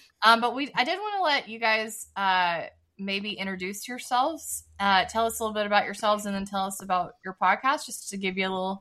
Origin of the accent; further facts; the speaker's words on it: the South, United States; accent: southern; which is really, my southern accent will not let me not do that.